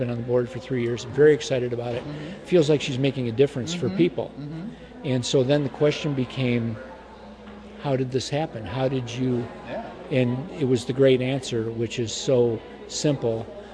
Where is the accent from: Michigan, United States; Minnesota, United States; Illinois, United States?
Michigan, United States; Detroit; So I'm from Detroit, also known as the Motor City.